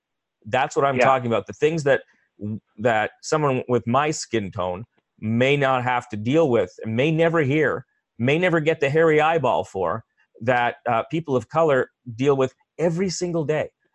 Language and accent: English; Canada; born there; And that was very clear to me that we Canadians meant I'm not a Canadian. You know, I'm born here. My parents are born here, but I was a guest.